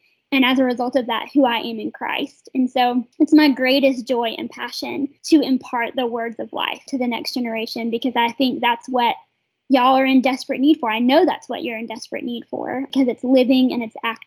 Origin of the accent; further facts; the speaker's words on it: North Carolina, United States; And we are from North Carolina. We live in Boone